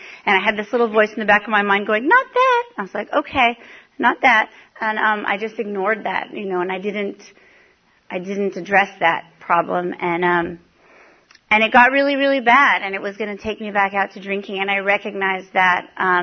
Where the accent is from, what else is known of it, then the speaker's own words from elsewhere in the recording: San Diego, California, United States; I realized I was in Orange County, which I'm from San Diego. So I moved back to San Diego